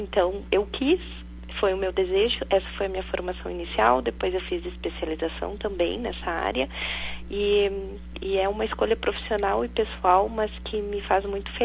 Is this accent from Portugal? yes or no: no; Santa Maria, Rio Grande do Sul, Brazil; eu sou de Santa Maria, na verdade, né?